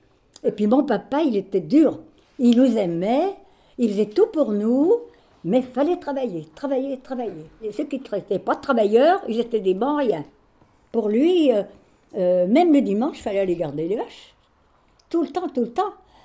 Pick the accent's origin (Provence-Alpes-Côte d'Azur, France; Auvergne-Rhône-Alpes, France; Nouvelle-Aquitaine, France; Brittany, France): Auvergne-Rhône-Alpes, France; Champagne-en-Valromey; born there; Ben, je suis née à Champagne-en-Belle-Romais, dans l'Ain. Je ne sais pas si vous voyez, c'est à 55 km de Genève. On est plus près de la Suisse. Et je suis née dans la ferme